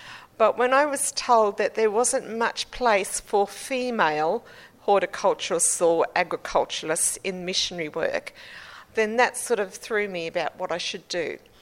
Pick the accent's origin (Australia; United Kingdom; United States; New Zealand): Australia; Chinchilla, Queensland; born there; I was born in the Darling Downs in a little town called Chinchilla.